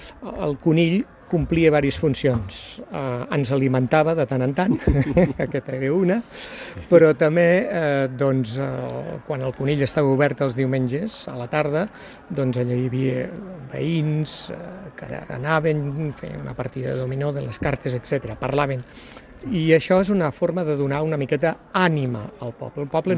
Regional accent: Sant Julià de Lòria, Andorra; Jo sóc de Sant Julià de Lòria

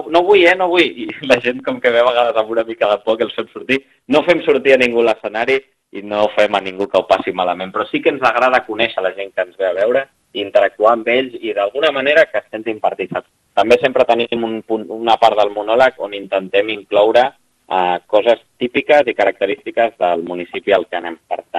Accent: Barcelona, Catalonia, Spain; jo, per exemple, soc de Barcelona, no?

